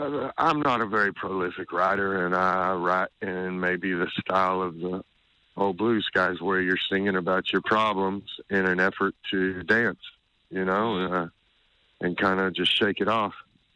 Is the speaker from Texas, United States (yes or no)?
yes; Texas, United States; born there; Because we were from Texas. I was born in Texas.